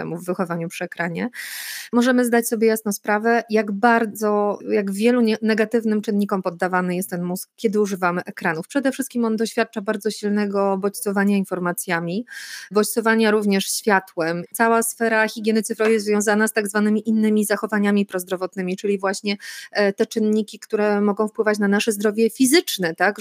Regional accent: Silesian Voivodeship, Poland; now in Warsaw, Poland; ja jestem dziewczyną z małego miasteczka w Zagłębiu Śląsko-Dąbrowskim i ja naprawdę potrafię wyjrzeć głową poza bańkę z Warszawy, chociaż mieszkam tutaj od 20 lat

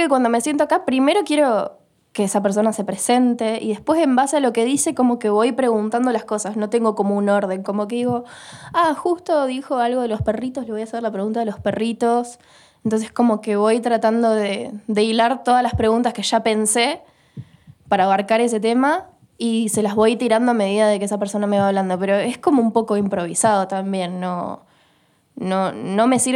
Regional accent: Rosario, Santa Fe, Argentina; en Rosario sentimos que hacemos lo mismo que en Buenos Aires, pero en chiquito.

